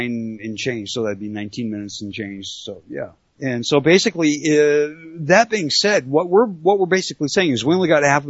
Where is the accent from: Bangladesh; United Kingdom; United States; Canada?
Canada; and I'm Canadian and she's a Hart family member